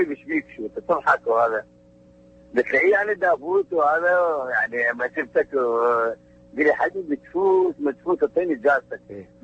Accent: Iraq; والله الوضع عندنا بالعراق يعني شلون تقدر تقول بصورة عامة جيد

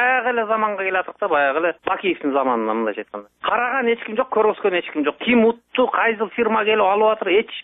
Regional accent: Talas Region, Kyrgyzstan; Таластан болом.

